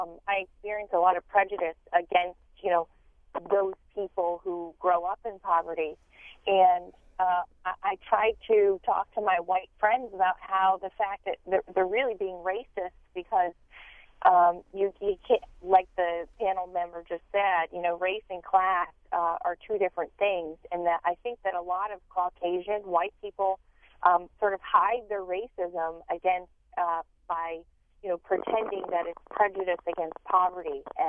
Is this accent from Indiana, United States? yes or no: no; Baltimore, Maryland, United States; now in Connecticut, United States; I'm a white woman. I live in Connecticut. I've been here for 13 years. But I grew up in poverty in Baltimore City